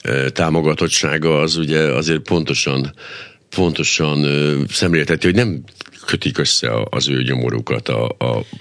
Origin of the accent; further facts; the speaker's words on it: Miskolc, Borsod-Abaúj-Zemplén, Hungary; hát miskolciként úgy próbálom így ezt lekövetni